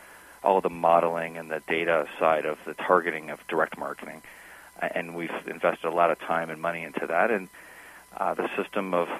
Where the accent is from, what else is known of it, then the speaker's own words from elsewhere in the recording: Cincinnati, Ohio, United States; I was early in my career out of school in the Midwest. I'm originally from Cincinnati.